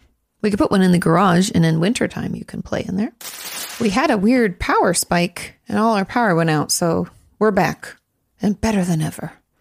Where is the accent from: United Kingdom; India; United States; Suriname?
United States; New York; I'm from New York. I'm 23. I come from an Orthodox Jewish family